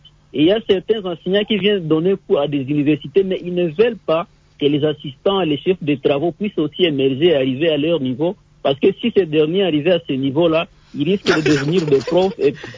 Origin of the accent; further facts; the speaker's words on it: DR Congo; mais ici chez nous en RDC, nous avons encore un grand problème